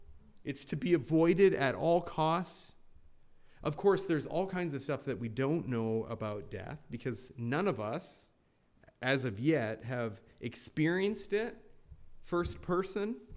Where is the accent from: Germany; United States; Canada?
Canada; Now, as a Canadian who's married to a Southerner